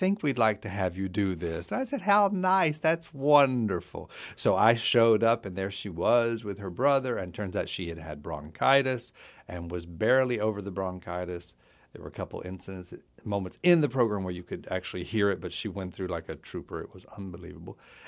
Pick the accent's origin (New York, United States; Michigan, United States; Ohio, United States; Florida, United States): Florida, United States; Pensacola; Pretty much overwhelming that I heard of her growing up in Pensacola, Florida